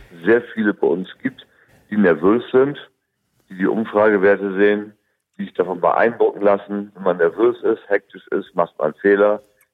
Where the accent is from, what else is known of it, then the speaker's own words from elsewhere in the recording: Hamburg, Germany; Also ich bin Hamburger